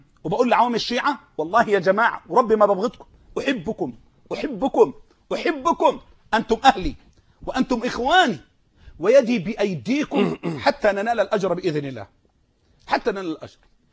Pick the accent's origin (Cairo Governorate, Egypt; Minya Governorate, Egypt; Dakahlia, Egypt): Dakahlia, Egypt; Mansoura; كان مش لاقي ياكل عندنا في المنصورة